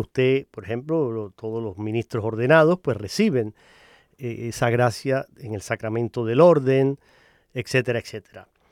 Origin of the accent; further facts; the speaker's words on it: Cuba; now in United States; Es inmigrante, al igual que este servidor … que soy cubano. Los dos abandonamos nuestros países por razones y motivos. Y estamos aquí, en Estados Unidos.